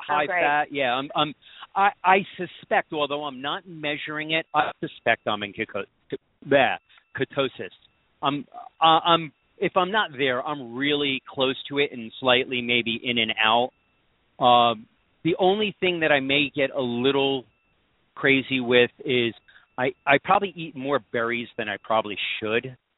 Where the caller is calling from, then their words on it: North Canton, Ohio, United States; North Canton.